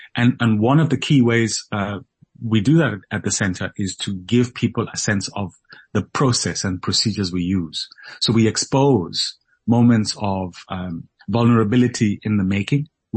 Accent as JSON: {"language": "English", "town": "Soweto", "region": "Gauteng", "country": "South Africa", "tie": "born or raised there", "said": "I grew up in Soweto, and Johannesburg, downtown Joburg is my city, place that made me."}